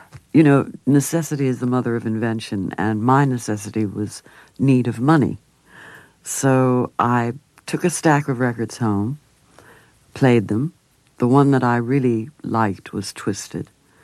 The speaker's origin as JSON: {"language": "English", "town": "Beverly Hills", "region": "California", "country": "United States", "tie": "born or raised there", "said": "And I was raised in Beverly Hills in L.A."}